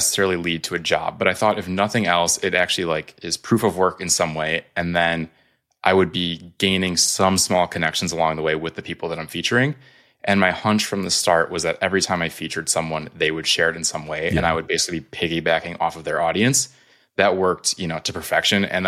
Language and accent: English; Wisconsin, United States; I'm from Wisconsin, still live in Wisconsin.